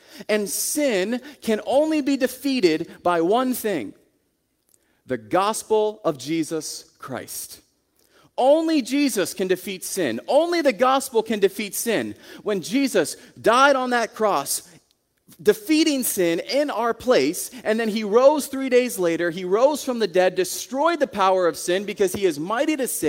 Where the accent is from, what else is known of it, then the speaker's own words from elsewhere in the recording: Waynesburg, Pennsylvania, United States; I grew up in Waynesburg, down in Greene County